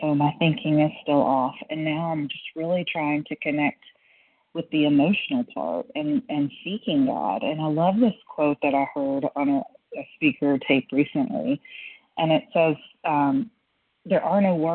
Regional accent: Kentucky, United States; I'm from Kentucky, but I'm calling in from Florida today.

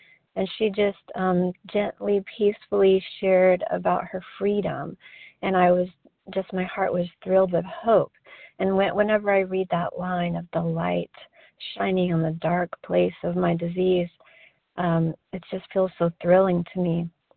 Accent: California, United States; I'm grateful to be recovered, and I'm from California.

